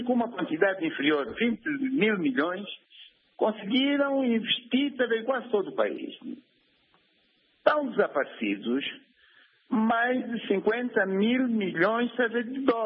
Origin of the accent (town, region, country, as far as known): Angola